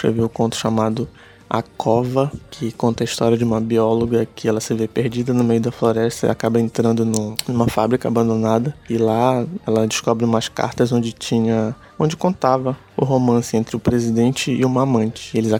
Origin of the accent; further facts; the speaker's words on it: Ananindeua, Pará, Brazil; a ambientação eu me inspirei na minha cidade natal, que é Ananindeu.